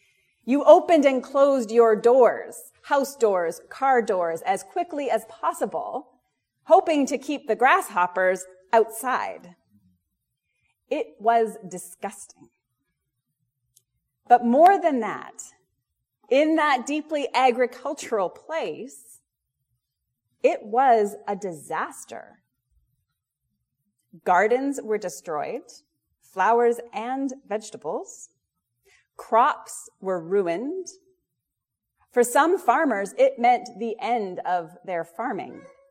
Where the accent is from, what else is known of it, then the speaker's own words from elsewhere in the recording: Alberta, Canada; the reason I can't resist talking about plagues of locusts is because I'm from Alberta.